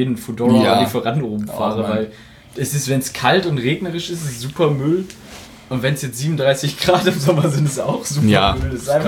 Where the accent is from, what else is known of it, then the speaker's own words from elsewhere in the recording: Münster, North Rhine-Westphalia, Germany; Zum Glück komme ich aus der Gegend